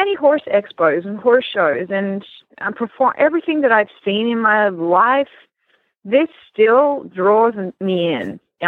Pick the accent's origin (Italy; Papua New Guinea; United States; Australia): Australia; I grew up in Australia.